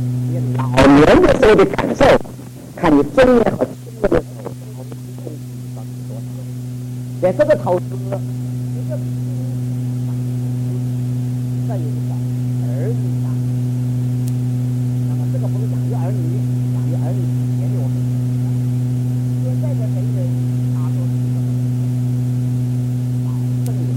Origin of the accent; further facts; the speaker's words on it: Taiwan; now in North America; 我们也是从台湾移民过来